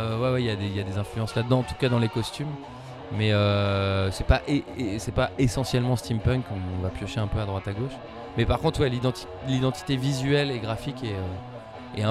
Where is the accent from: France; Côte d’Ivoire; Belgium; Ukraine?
France; Rennes, Brittany; On vient de Rennes, en Bretagne.